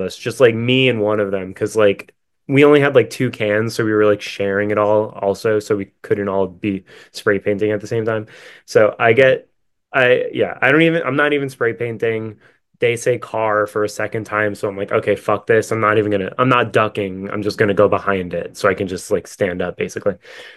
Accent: Staten Island, New York, United States; And I'm from Staten Island. So Staten Island is like so small and insulated

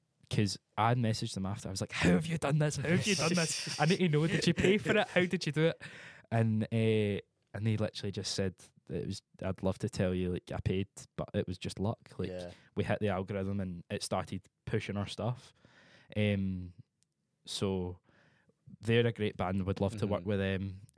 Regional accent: Glasgow, Scotland, United Kingdom; We are four guys from Glasgow.

